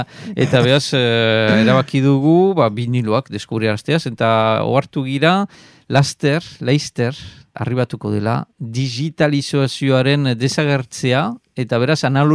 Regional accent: Basque Country, Spain; born there; Sortzez bizkaitaja. Sortzez baiuna. Baiuna.

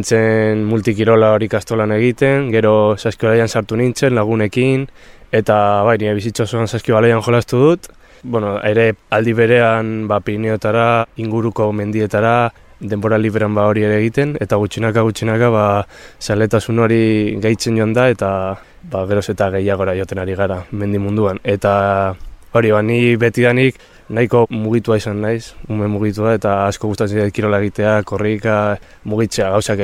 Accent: Vitoria-Gasteiz, Basque Country, Spain; born there; 20 urte ditut, Gasteizen jaio naiz

